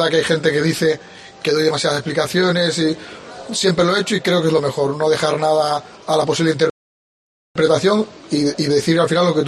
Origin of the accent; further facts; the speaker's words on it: Cádiz, Andalusia, Spain; De Cádiz, Cádiz.